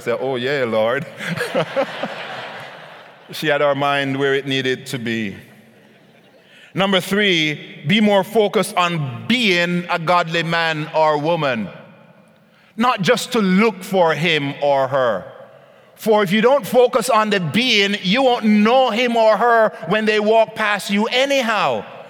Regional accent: Jamaica; Just my nature as a Jamaican.

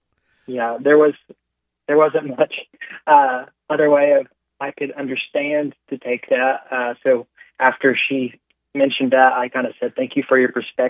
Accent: Oklahoma, United States; I'm from the Cherokee Nation. I'm a Cherokee Nation citizen, so I think I've spent plenty of time talking with people that don't exactly have the same skin tone as me.

